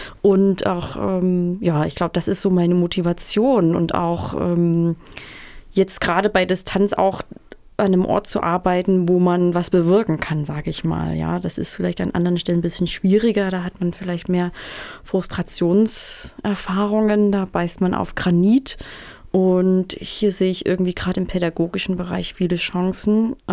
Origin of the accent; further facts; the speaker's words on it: Saxony, Germany; now in Thuringia, Germany; Ich komme ursprünglich aus Sachsen und wohne aber schon seit einer Weile in Thüringen.